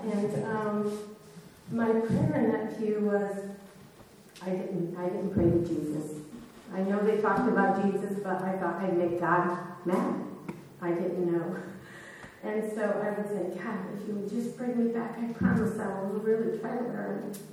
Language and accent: English; Connecticut, United States; it is very nice to meet you. I am up from Connecticut. It's a joy to be in Vermont at this time of year.